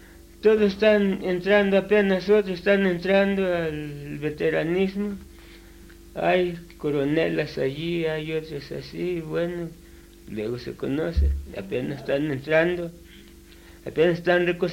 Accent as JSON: {"language": "Spanish", "town": "San Juan Tepulco", "region": "Puebla", "country": "Mexico", "tie": "born or raised there", "lives_now": "San Antonio Tlatelolco, Mexico", "said": "Soy nativo de San Juan Tepulco, pero ahora dedico aquí a..."}